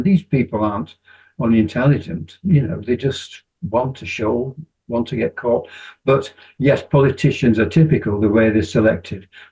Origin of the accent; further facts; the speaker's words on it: Leeds, Yorkshire and the Humber, United Kingdom; Again, I don't like coming back to it, but I'm from Leeds.